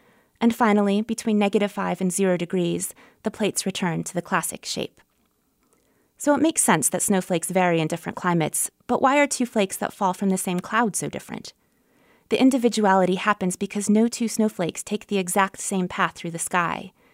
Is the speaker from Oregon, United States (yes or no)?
yes; Hillsboro, Oregon, United States; now in Montana, United States; I am from Hillsboro, Oregon, where the snow falls in wet, indistinguishable clumps. When I moved to Montana, I immediately noticed a difference.